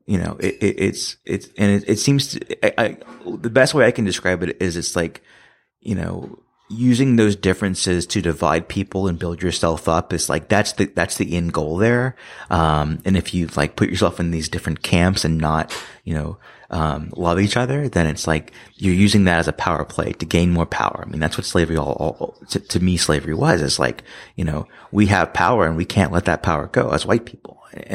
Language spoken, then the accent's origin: English; the South, United States; And part of growing up in the South, you know, I was exposed to a lot of just, you know, kind of that crazy uncle